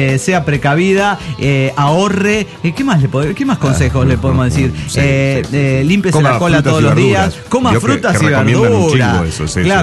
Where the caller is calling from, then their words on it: Monterrey, Nuevo León, Mexico; de Monterrey, México.